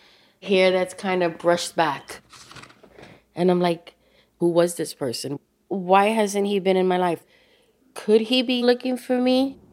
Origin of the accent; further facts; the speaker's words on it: Bronx, New York, United States; I'm a registered nurse and I am 53 years old. I grew up in the Bronx.